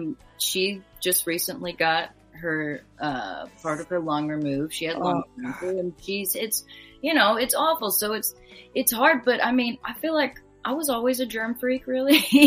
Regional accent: New Jersey, United States; So I'm from South Jersey. Yeah. So I was just playing at little bars around South Jersey, getting paid under the table.

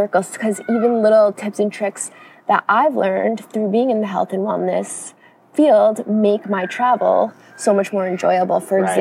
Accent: East Coast, United States; I mean, we're from the East Coast, so that really broke up the trip.

